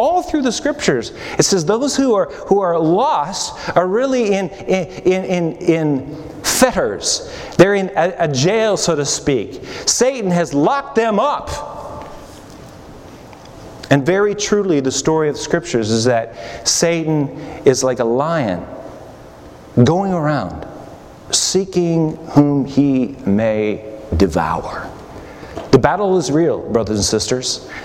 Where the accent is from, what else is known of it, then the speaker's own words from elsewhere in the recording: Canada; moved away as an adult; now in United States; Remember, I'm only recently become an American. I'm a Canadian.